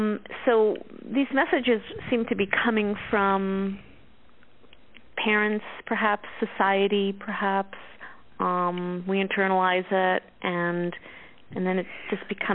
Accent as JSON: {"language": "English", "town": "New York City", "region": "New York", "country": "United States", "tie": "born or raised there", "said": "I grew up in New York City."}